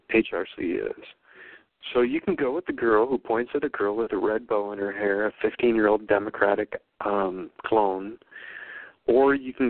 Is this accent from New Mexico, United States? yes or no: no; South Dakota, United States; You know, it's interesting because I'm from South Dakota, and we did some partying growing up.